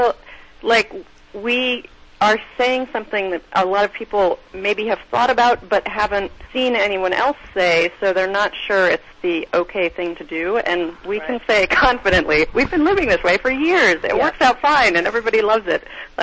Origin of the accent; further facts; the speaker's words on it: New Mexico, United States; Tamara and I are both happen to be from the Southwest. I'm from New Mexico.